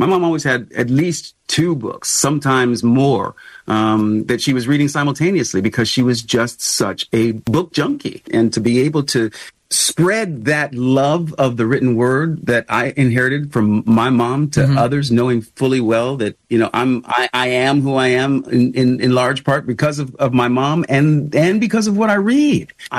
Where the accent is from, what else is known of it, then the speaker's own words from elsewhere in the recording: United States; specifically in the way I see myself as an American. I've always known that I'm an American